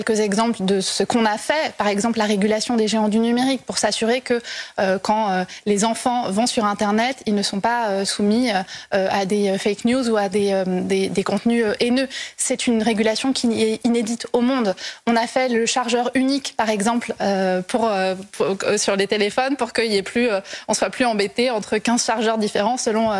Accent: Pays de la Loire, France; Je viens de la Mayenne. Mes parents sont agriculteurs.

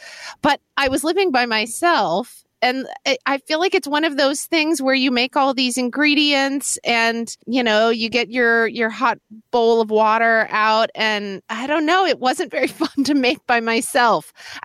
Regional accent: Oklahoma City, Oklahoma, United States; So I grew up in Oklahoma City, Oklahoma. There were a lot of strip malls in Oklahoma City.

